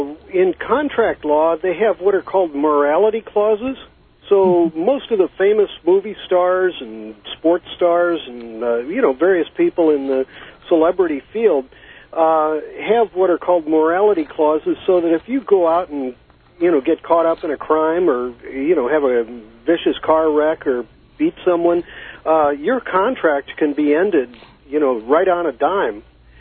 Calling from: San Francisco, California, United States; Yeah, greetings from San Francisco.

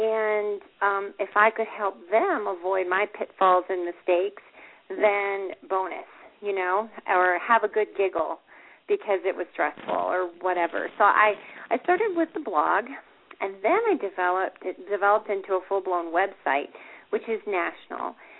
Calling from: Colorado Springs, Colorado, United States; Right now, I'm calling from Colorado Springs, which is well represented here.

